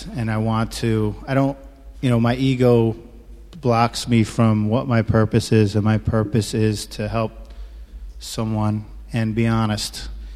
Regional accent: New Jersey, United States; also born or lived in Queens, New York; I grew up in New Jersey and Queens. My folks were divorced when I was 2. I was raised by my mom.

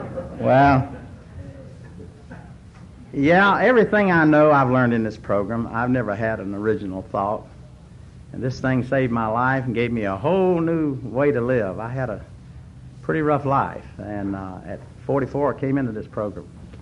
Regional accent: North Carolina, United States; born there; I was born in North Carolina, and I don't know.

